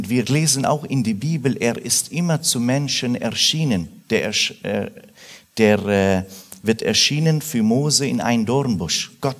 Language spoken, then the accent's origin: German; Iraq; German is a second language; now in Germany; weil ich komme aus Irak, ich kann arabische Sprache und arabische Kultur